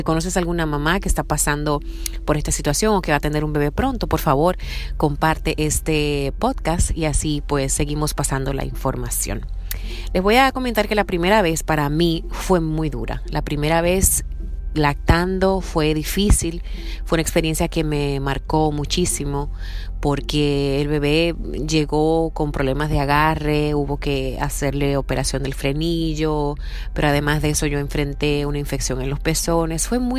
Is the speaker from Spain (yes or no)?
no; Dominican Republic; now in Seattle, United States; Soy dominicana y vivo en Seattle